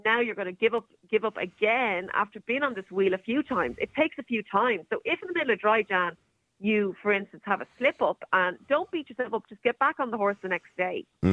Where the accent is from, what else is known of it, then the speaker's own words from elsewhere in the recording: Ireland; I'm an Irish person. Of course I drink.